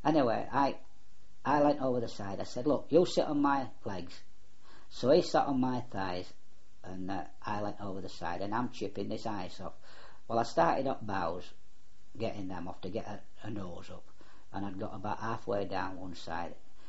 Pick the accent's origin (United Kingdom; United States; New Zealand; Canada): United Kingdom; I said, we're British, we can last six.